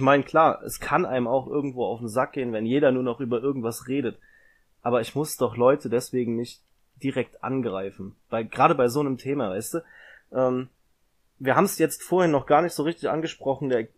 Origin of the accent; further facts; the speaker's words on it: Koblenz, Rhineland-Palatinate, Germany; Hier am deutschen Eck, ich bin ja aus der Ecke Koblenz